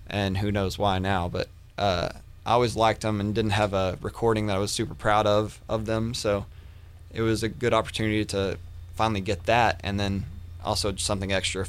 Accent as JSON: {"language": "English", "region": "Texas", "country": "United States", "also_born_or_lived": "Nashville, United States", "said": "Well, I lived in Nashville for a year between 2002 and 2003. Mm-hmm. So I was from East Texas."}